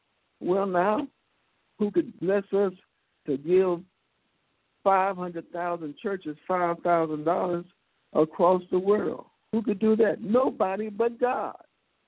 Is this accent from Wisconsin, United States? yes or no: no; Texas, United States; I came from Texas, and the Lord led me in Texas and showed me a board.